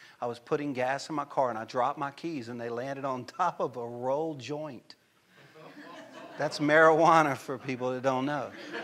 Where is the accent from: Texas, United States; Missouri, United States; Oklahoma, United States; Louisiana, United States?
Louisiana, United States; like I'm from Louisiana, and there's a bayou there called Bayou Self.